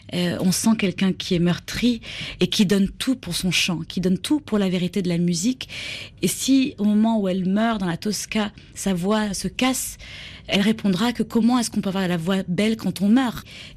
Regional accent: France; étant entre deux cultures, oui, sri-lankaise et monégasque au départ, mais finalement je me sens européenne et je suis française

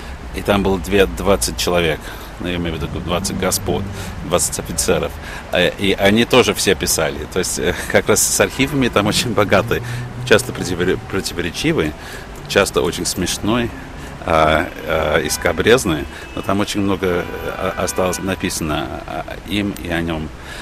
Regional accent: England, United Kingdom; Russian is a second language; now in Russia; я родился и вырос в Англии, но всю свою карьеру пишу в России.

